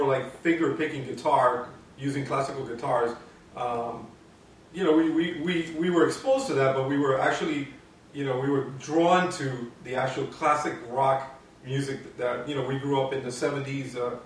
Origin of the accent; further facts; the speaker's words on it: Massachusetts, United States; Growing up in Massachusetts, we were big